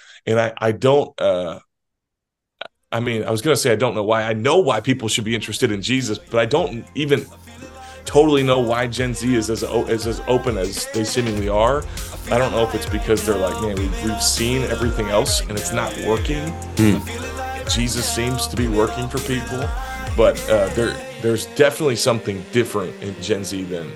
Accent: Eden Prairie, Minnesota, United States; Y'all are in Bloomington. I'm from Eden Prairie. So we're neighbors.

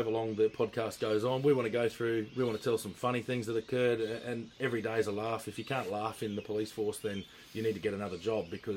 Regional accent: Toowoomba, Queensland, Australia; I said, I'm from Toowoomba.

